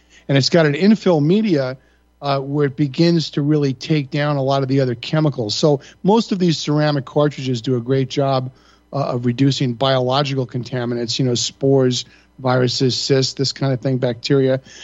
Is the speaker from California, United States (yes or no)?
no; Long Island, New York, United States; I grew up in Long Island, and I went to what they call, you know, Regents Diploma High School, which was prep for college.